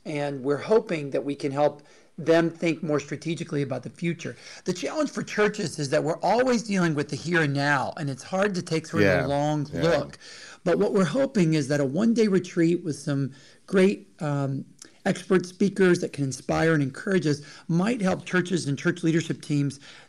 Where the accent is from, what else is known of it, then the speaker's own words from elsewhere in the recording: Jackson, Mississippi, United States; My mom served as the head of a independent school in my hometown of Jackson, Mississippi.